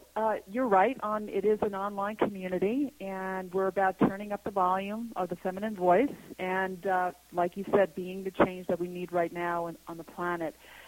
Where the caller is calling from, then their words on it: Santa Fe, New Mexico, United States; Yes, I am in Santa Fe, New Mexico.